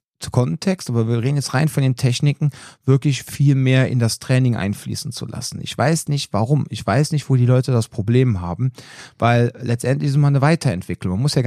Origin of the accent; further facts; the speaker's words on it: Cologne, North Rhine-Westphalia, Germany; bei uns in Köln, sagt man Stadtteil, Stadtviertel, sagen wir so Veedel.